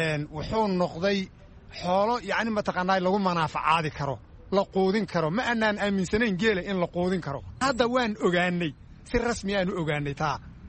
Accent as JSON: {"language": "Somali", "town": "Birqod", "region": "Somali Region", "country": "Ethiopia", "said": "waxaan ka imid gobolka Jarar degmada Birqood qabalaha Baka."}